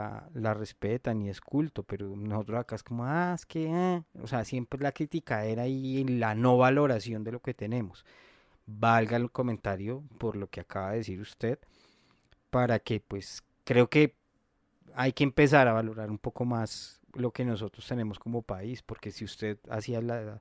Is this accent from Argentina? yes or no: no; Colombia; se supone que somos colombianos